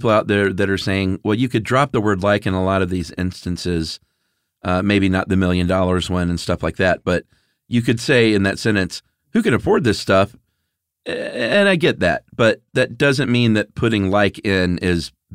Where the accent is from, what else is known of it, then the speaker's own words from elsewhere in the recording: Russia; English is a second language; I am from Russia.